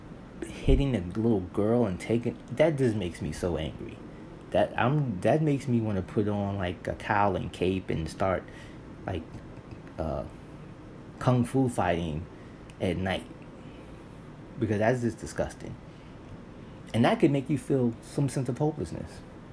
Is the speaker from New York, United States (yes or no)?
yes; New York City, New York, United States; And look, I grew up in New York City, so I know kids can be cruel to other kids.